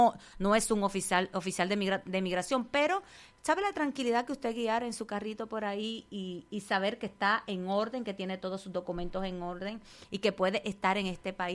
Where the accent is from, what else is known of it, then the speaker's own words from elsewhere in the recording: Dominican Republic; also born or lived in Puerto Rico; yo soy de República Dominicana y me tocó también, cuando llegó el momento, tomar mis clases de ciudadanía y tomar el examen en inglés